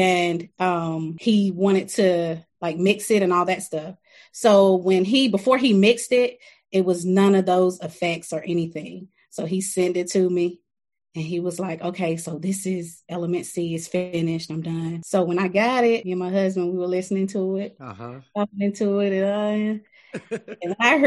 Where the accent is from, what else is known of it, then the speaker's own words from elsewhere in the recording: Grand Rapids, North Carolina, United States; I'm from Grand Rapids, North Carolina, okay. Little small town.